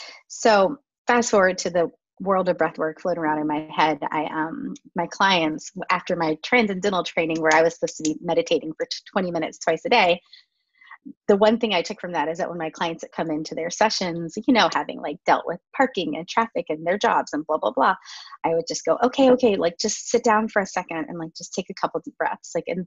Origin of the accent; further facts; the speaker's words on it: California, United States; I'm in a puffy coat at 72 degrees. Like I'm really a Californian. I can't do it.